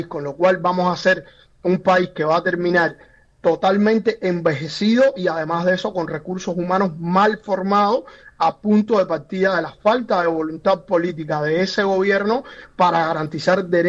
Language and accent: Spanish; Cuba; moved away; Yo hace prácticamente 20 años que me fui de Cuba, ya en el último tiempo que yo me fui de Cuba